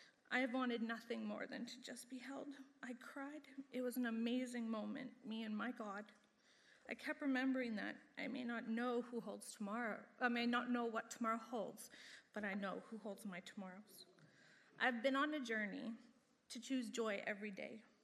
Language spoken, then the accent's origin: English; Edmonton, Alberta, Canada; born there; I was born in Edmonton in January of 1980.